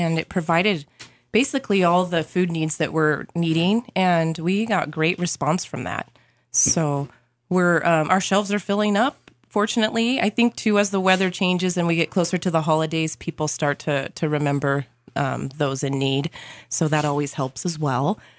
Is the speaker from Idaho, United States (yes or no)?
yes; Boise, Idaho, United States; also born or lived in Spokane; previously, I had worked with homeless education over in Spokane, and then I'm originally from Boise